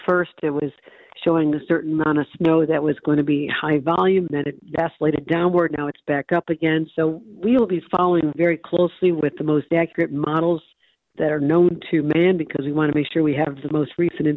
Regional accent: Hamburg, New York, United States; I grew up in Hamburg, and, you know, it's always dangerous to be on the road.

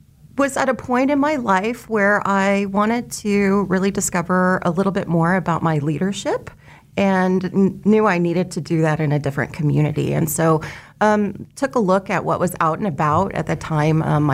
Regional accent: Emporia, Kansas, United States; I grew up in Emporia, Kansas, just up the street. Graduated from the high school there

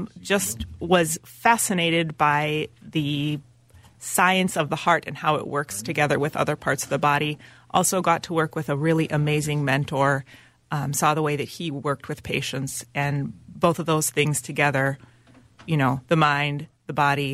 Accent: Minnesota, United States; Well, I'm from Minnesota, and I did my training at the University of Minnesota.

